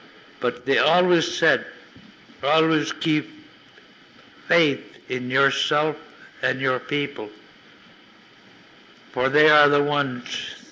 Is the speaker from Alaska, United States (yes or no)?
yes; St. Michael, Alaska, United States; I was born and raised in St. Michael, September 7, 1911, and moved over onto the Yukon 1934 and 5, and I haven't gone back to St. Michael since.